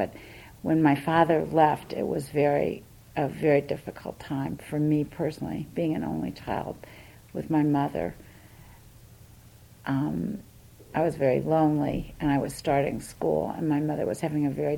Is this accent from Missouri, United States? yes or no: yes; St. Louis, Missouri, United States; born there; I was born in St. Louis, Missouri, September 16, 1937